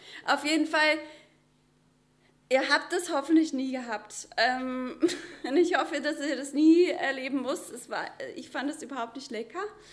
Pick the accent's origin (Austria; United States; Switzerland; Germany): United States; German is a second language; Ich komme aus den USA, falls ihr das noch nicht gehört habt.